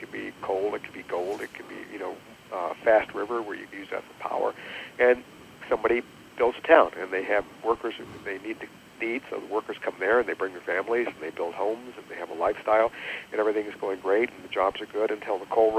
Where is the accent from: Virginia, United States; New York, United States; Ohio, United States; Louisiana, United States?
Virginia, United States; Richmond; I grew up in Richmond, Virginia, which really it was a town that was based on lots of things that no longer are relevant in life.